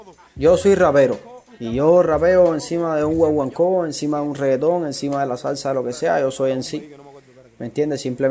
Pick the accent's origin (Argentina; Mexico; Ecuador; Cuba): Cuba; Yo feliz porque al final esta es mi tierra, ¿me entiendes?